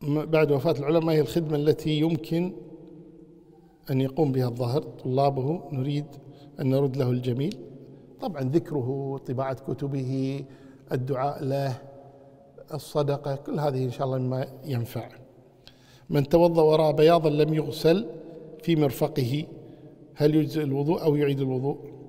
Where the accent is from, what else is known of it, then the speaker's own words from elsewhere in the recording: Kuwait; بالنسبة للمقبرة عندنا في الكويت